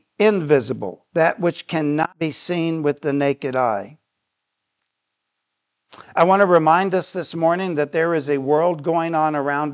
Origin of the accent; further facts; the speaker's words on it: Titusville, Florida, United States; I grew up in Titusville, Cape Canaveral.